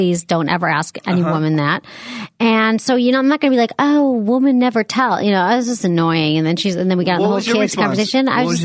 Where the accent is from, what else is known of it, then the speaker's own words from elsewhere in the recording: Michigan, United States; My hometown. I love it.